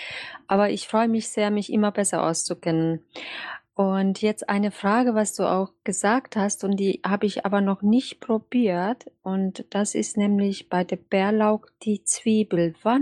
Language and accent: German; Germany; Und ich komme ja aus Deutschland, wie ihr wisst, da hatten wir im Garten so eine Tannen gehabt